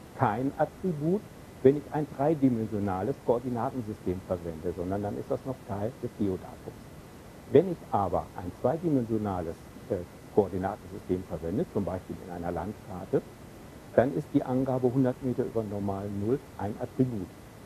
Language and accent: German; Bielefeld, North Rhine-Westphalia, Germany; In Bielefeld ist hier, wo ich herkomme, das ist ja so eine Stadt, die so ein bisschen rundlich ist, von der Größe her durchaus mit München vergleichbar, nur nicht von der Einwohnerzahl her, da sind ein paar weniger.